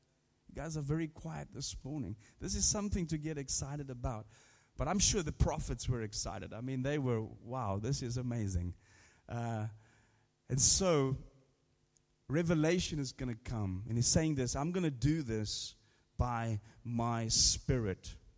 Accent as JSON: {"language": "English", "country": "South Africa", "said": "I come from South Africa, obviously, as you guys know, some of you know"}